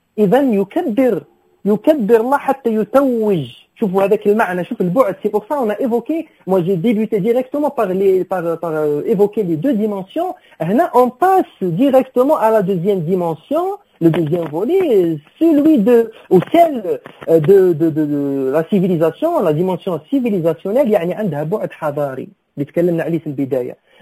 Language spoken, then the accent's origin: Arabic; Fes, Fès-Meknès, Morocco; انا فاسي ما عندناش هذه الاعتبارات هنا